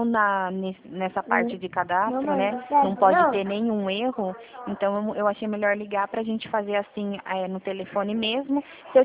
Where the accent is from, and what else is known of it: Brazil; born or raised there